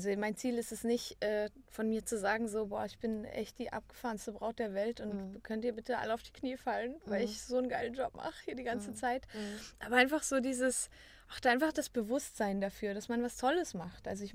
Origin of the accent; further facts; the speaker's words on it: Valais, Switzerland; Das ist ein Open Air, das ist im Wallis, also da, wo ich herkomme, in dem Tal.